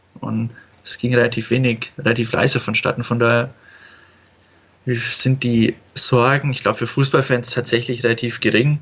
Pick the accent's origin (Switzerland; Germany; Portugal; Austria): Germany; Bavaria; wenn man aufgewachsen ist im Bundesland Bayern